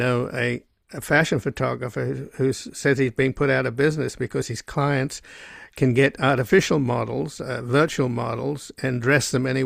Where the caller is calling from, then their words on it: Los Angeles, California, United States; So I'm calling you from Los Angeles